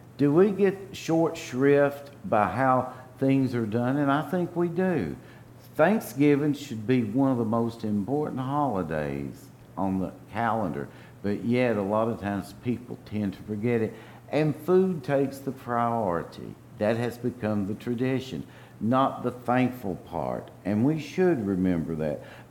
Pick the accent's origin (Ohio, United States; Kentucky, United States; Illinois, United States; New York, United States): Kentucky, United States; It took place in my home state in old Kentucky.